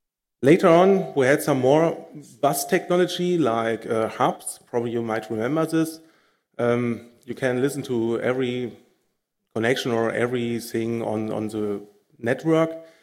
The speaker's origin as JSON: {"language": "English", "town": "Cologne", "region": "North Rhine-Westphalia", "country": "Germany", "second_language": "English", "said": "So I'm from Cologne."}